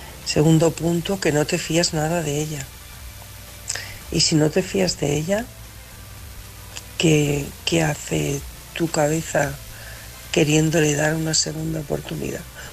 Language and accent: Spanish; Albacete, Castilla-La Mancha, Spain; de Albacete.